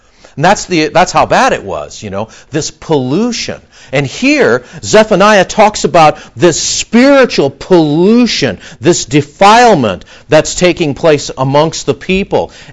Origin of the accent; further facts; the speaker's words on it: Montebello, California, United States; Growing up in Los Angeles when I was a little kid, living in Montebello